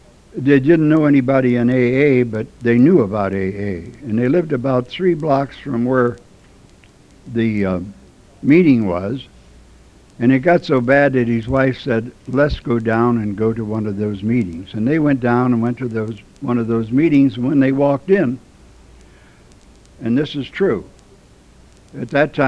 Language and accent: English; Lima, Ohio, United States; And I was born and raised in Lima, Ohio.